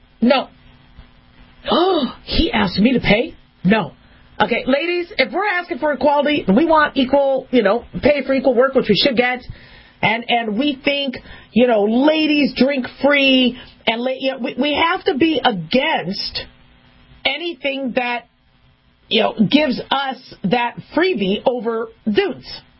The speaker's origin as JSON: {"language": "English", "town": "Las Vegas", "region": "Nevada", "country": "United States", "tie": "born or raised there", "said": "Now, I grew up in Vegas, and I did a lot of dating in Vegas and Reno, Nevada, when I went to undergrad and medical school."}